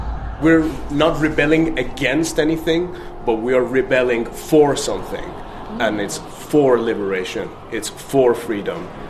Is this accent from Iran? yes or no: yes; Iran; now in United Kingdom; I was born and raised in the Islamic Republic of Iran, and I now play black metal in the UK.